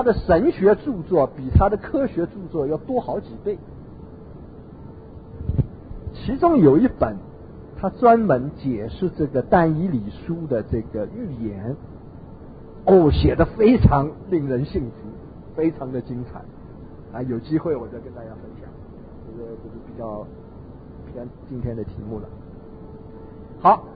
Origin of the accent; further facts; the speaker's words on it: China; 我们中国人哎呀，团体里好多人都问